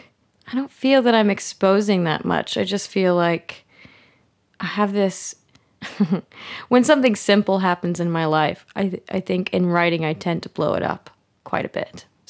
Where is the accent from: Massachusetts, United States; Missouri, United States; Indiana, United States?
Missouri, United States; St. Louis; now in Chicago, United States; I grew up in St. Louis and there wasn't much of a music scene there, but there was a music scene. It was more like industrial or noise or experimental stuff. And so when I moved to Chicago